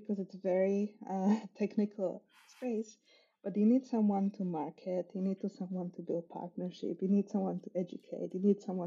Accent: Slovakia; now in Denmark; So I'm from Slovakia, and I ended up in Denmark.

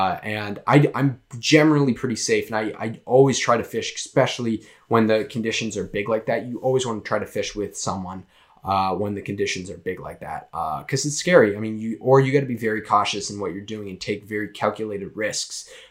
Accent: Massachusetts, United States; accent: Massachusetts; And whoo, that's my Massachusetts accent came out there.

